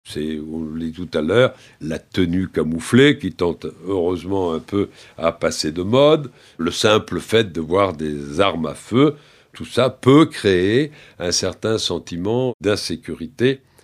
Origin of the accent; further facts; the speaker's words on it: Nouvelle-Aquitaine, France; C'est ce qui se pratique le plus couramment dans ma région d'origine, qui est le Périgord.